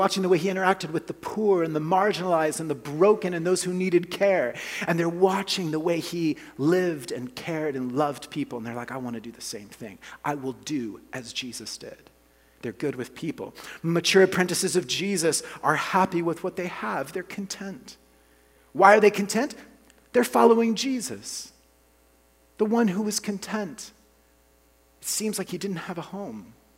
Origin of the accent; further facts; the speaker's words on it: Colombia; now in Oklahoma, United States; I grew up in South America, in Colombia, and it was our first year back to the United States. And I'm in the state of Oklahoma